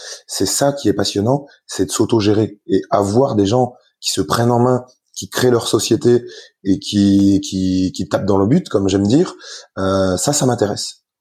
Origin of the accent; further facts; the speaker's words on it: Grand Est, France; Moi, comme je vous l'ai dit, je suis lorrain